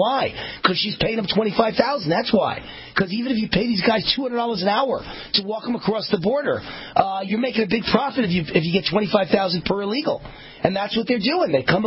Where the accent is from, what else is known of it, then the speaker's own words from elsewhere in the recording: New York, United States; I came from New York. There are good people in New York, New Jersey, Connecticut, and even Massachusetts.